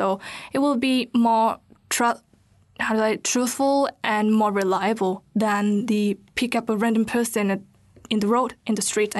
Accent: Vietnam; English is a second language; now in New Zealand; I compare spring here in New Zealand and to my season back in Vietnam in my hometown.

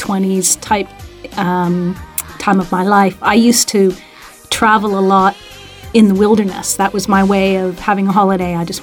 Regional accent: Canada; accent: Canadian; I originally come from Canada.

